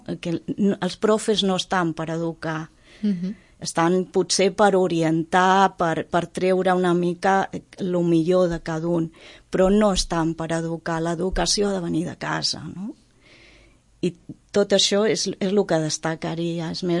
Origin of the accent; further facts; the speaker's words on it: Roses, Catalonia, Spain; jo sóc de Roses, vaig néixer, me vaig criar en una casa davant del mar, al costat del far. Per mi el mar ho era tot, ho era tot. Llavors, quan amb 12 anys vam anar a viure a lo que era el poble